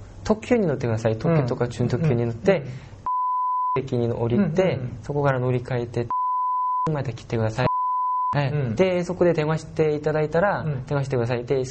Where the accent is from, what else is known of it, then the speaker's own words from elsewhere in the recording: South Korea; Japanese is a second language; now in Japan; で外国のもので韓国から参りました